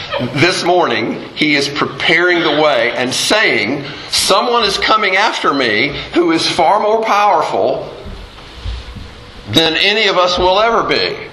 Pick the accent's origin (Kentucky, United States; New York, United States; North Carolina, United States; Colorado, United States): North Carolina, United States; Fayetteville; In the 1950s, in my hometown, we would have a Christmas parade. Maybe you would have one of those in your hometown. But in Fayetteville, in the eastern part of the state, we always had a Christmas parade this time of year.